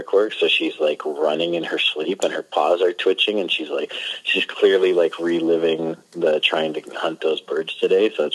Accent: Scarborough, Ontario, Canada; growing up in Scarborough, we were all, like, in the ghetto.

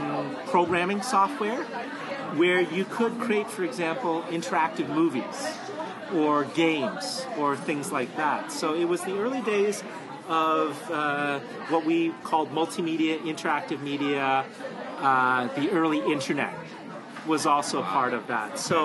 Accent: Toronto, Ontario, Canada; Here's a little background about growing up in Toronto as well.

